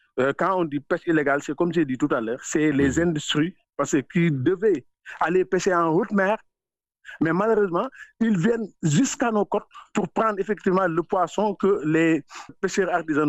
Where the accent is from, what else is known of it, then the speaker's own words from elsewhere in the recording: Bargny, Dakar, Senegal; moi qui vous parle, je viens du Sénégal, à Bargny